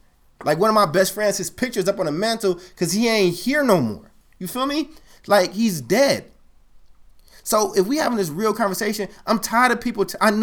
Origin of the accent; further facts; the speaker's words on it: Chicago, Illinois, United States; also born or lived in Kentucky; So again, I grew up in Chicago. I was born in at Westlake Hospital in Chicago. I was born in the woods, not the park. So I lived in Maywood and Bellwood and all that stuff.